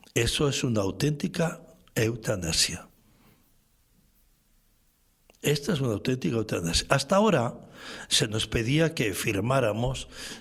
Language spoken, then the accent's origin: Spanish; Spain; Y que los españoles nos vayamos allí al carajo que decimos por mi tierra